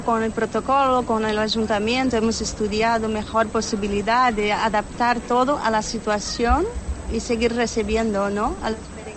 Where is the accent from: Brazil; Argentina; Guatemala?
Brazil; now in Vegadeo, Spain; Bueno, yo soy brasileña.